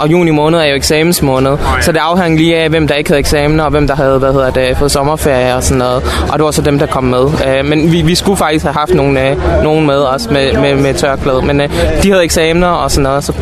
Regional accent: Sri Lanka; jeg kommer også fra Sri Lanka

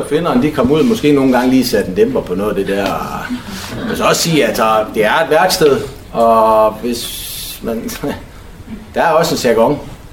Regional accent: Frederikshavn, North Denmark Region, Denmark; Man kan godt bo i Sæby eller Frederikshavn. Jeg er selv fra Frederikshavn.

